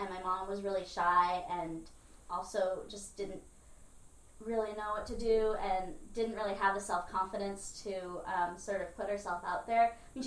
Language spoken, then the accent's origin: English; United States; I grew up in the States. I didn't really know my family in Venezuela that much.